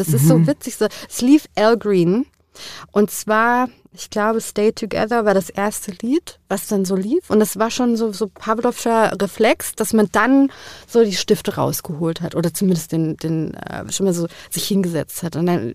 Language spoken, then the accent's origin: German; Frankfurt, Hesse, Germany; wo ich groß geworden bin, in Frankfurt-Nied, zu der Zeit, wo ich groß geworden bin, ich bin 81 geboren, da war es sehr grau und sehr hässlich draußen